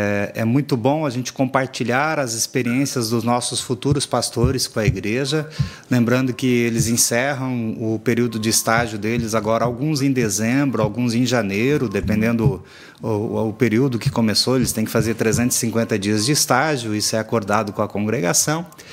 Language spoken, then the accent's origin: Portuguese; Paraná, Brazil; Marechal Cândido Rondon, paranaense. Eu sou pé vermelho do norte do Paraná.